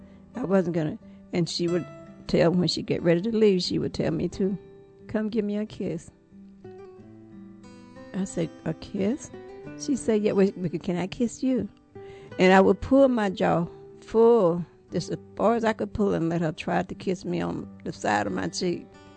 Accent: Seals, Alabama, United States; I was born in Seals, Alabama. From there, we was on the farm. I don't know where that was, but it was in deep part of Alabama.

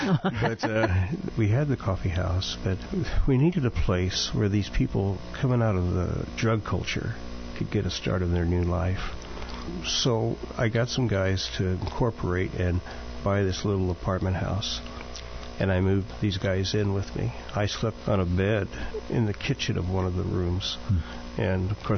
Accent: Springfield, Illinois, United States; I was back at my hometown, which is Springfield, Illinois, at, I think, Thanksgiving

